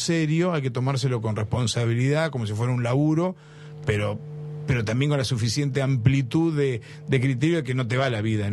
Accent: Bahía Blanca, Buenos Aires Province, Argentina; born there

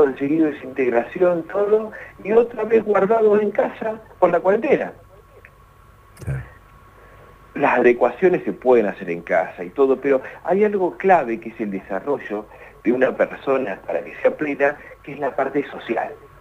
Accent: Argentina; queremos el abrazo, más siendo argentinos

